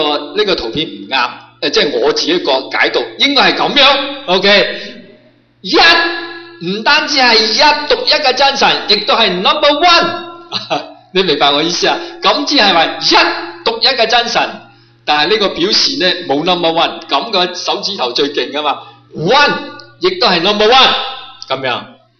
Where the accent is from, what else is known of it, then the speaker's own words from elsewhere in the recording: Guangdong, China; 我哋广东人最中意食嘢噶，系嘛？